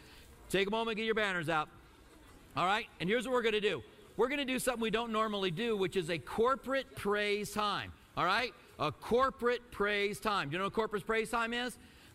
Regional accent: Albuquerque, New Mexico, United States; also born or lived in Clinton, Iowa; I grew up in I was born in Clinton, Iowa. This sounds like it's going to be a really long story when you start off with I was born in Clinton, Iowa. Then we moved to Albuquerque, and I went back to Iowa for vacations.

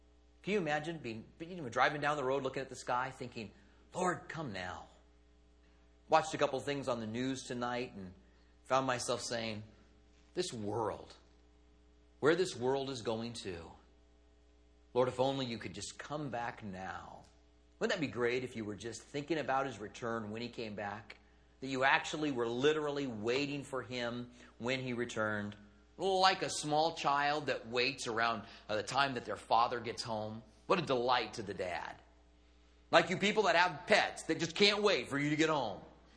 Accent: United States; First of all, it was rather obvious that I'm American.

